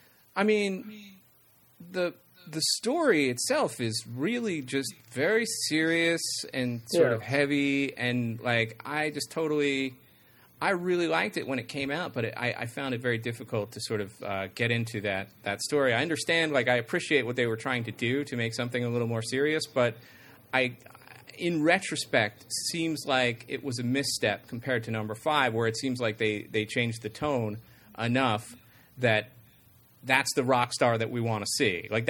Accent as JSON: {"language": "English", "town": "Los Angeles", "region": "California", "country": "United States", "said": "and I don't know if that's because I'm from Los Angeles"}